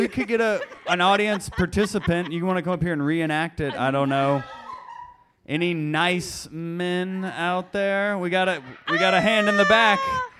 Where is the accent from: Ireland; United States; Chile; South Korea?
Ireland; I'm Irish.